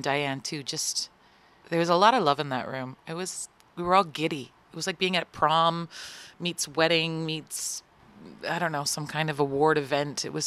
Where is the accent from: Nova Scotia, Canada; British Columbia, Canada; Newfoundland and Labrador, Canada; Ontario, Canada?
Ontario, Canada; London; I was born in London, Ontario.